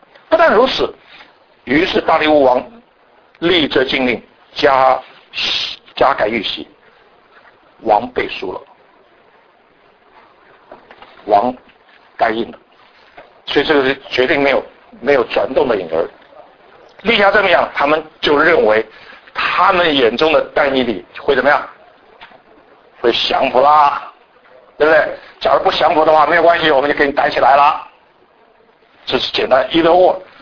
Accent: China; 我们中国人讲到十穷怎么样，十穷怎么样

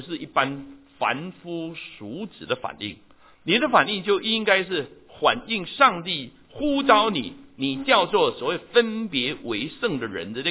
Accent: Taiwan; 我们台湾人说讲是不是很鸡婆？

